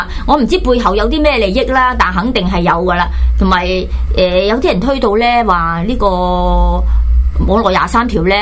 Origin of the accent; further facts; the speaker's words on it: Hong Kong; 我哋香港人就柴娃娃玩下